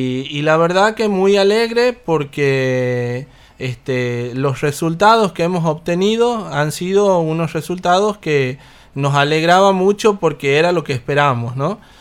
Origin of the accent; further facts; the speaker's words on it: Pampa de los Guanacos, Santiago del Estero, Argentina; yo soy de Pampa de los Guanacos, me crié ahí, estudié afuera y volví, hoy tengo mi negocio y todo ahí.